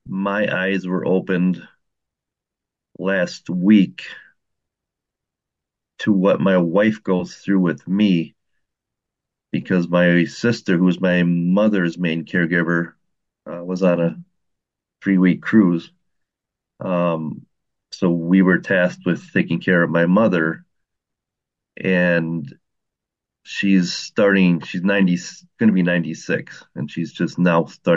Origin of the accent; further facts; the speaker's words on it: Wisconsin, United States; I'm from Wisconsin.